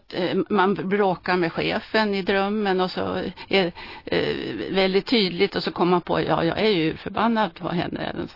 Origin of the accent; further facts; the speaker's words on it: Sweden; jag är svensk i alla fall.